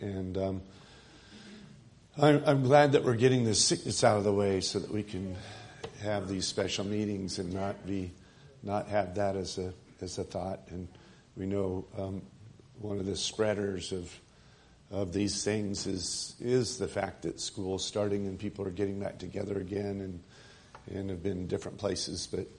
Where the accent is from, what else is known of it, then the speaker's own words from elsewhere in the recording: Midwest, United States; Now, when I was growing up in the Midwest, mostly in the northern states, Labor Day weekend, that was kind of, you know, after that, then school started.